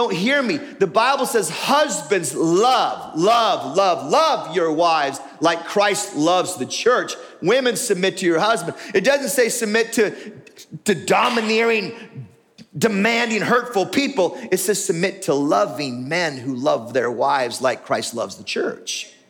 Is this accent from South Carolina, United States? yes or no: no; Tillamook, Oregon, United States; I remember growing up in Tillamook, Oregon, and it rained 100 inches a year.